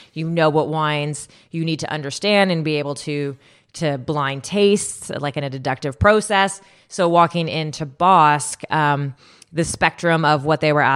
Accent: Canada; I'm Canadian.

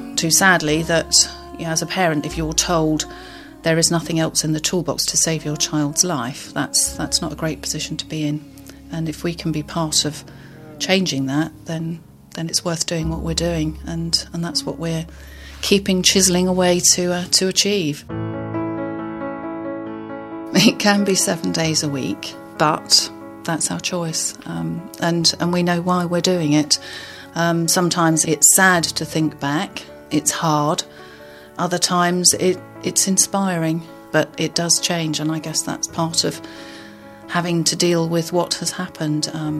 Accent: Lightwater, South East England, United Kingdom; I'm from Lightwater.

